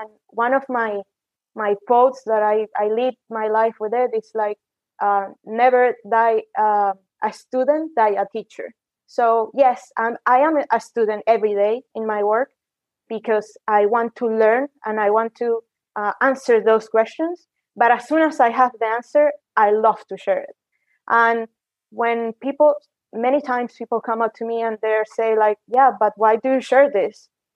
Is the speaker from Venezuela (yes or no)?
yes; Venezuela; so I'm from Venezuela.